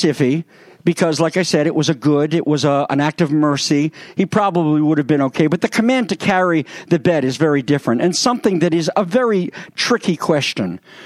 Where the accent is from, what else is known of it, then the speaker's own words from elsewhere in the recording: United States; Being a jaded American, as I am, growing up on Perry Mason in Colombo